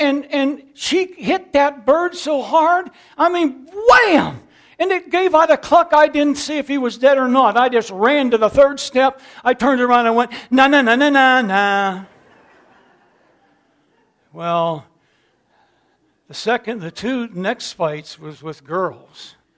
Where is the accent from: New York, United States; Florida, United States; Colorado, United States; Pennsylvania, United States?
Pennsylvania, United States; Pittsburgh; I grew up in South Pittsburgh, and I remember the first fight, and I was probably six years old.